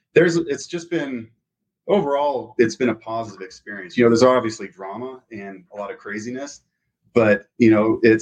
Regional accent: California, United States; also born or lived in Florida / Texas; So I grew up in California, Florida, and Texas, and came here to go to school.

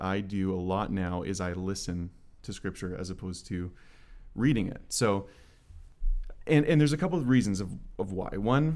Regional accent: Winnipeg, Manitoba, Canada; moved away as an adult; I'm from Winnipeg, Manitoba.

